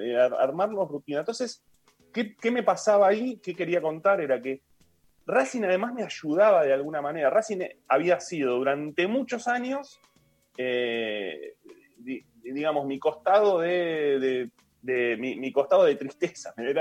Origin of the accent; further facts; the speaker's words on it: Caseros, Buenos Aires Province, Argentina; yo crecí, nací en Caseros, pero muy cerquita de José Ingenieros, donde estaba la cancha